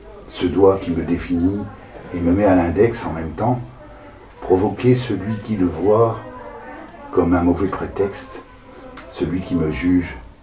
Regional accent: Hauts-de-France, France; Moi je suis du Nord, je suis retourné dans mon Nord, mais j'ai vécu mes plus belles années d'adolescence ici.

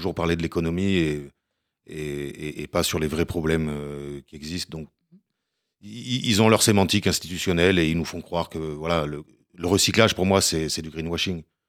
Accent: Gardanne, Provence-Alpes-Côte d'Azur, France; à côté de chez moi, là où j'ai grandi, à Gardanne

